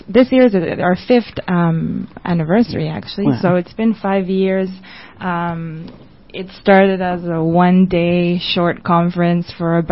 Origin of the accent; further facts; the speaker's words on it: Montreal, Quebec, Canada; moved away as an adult; now in Toronto, Canada; we are actually originally from Montreal, and we've known and worked together for over 12 years now, and we ended up moving to Toronto 8 years ago